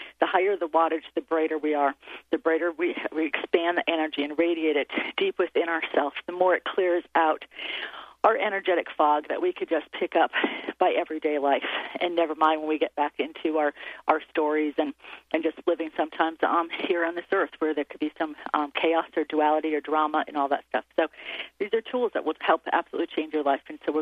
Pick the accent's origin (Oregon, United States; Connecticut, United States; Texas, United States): Connecticut, United States; I'm from Connecticut, they were rooting for the Patriots.